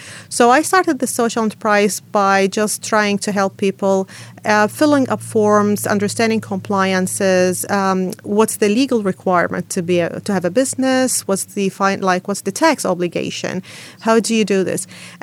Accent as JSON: {"language": "English", "country": "Iraq", "moved": "yes", "lives_now": "New Zealand", "said": "Originally, I'm from Iraq."}